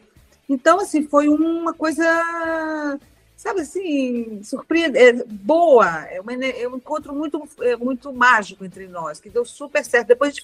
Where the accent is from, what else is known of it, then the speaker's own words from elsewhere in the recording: Maranhão, Brazil; eu quero mostrar o samba da minha terra, do Maranhão, até o Rio Grande do Sul.